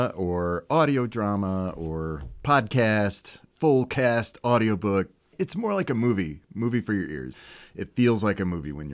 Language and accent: English; Springfield, Illinois, United States; So I grew up in Springfield. I went to Lincoln Land and was an art major for a while.